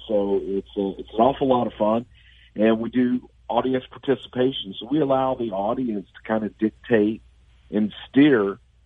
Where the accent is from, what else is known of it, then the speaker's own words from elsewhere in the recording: the South, United States; just growing up in the South, being around a lot of those Baptist tent shows and traveling evangelist all over the place